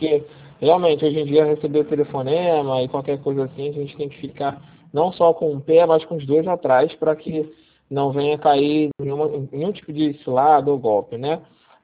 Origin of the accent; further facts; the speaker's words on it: Rio de Janeiro, Brazil; Pelo menos eu sou daqui do Rio.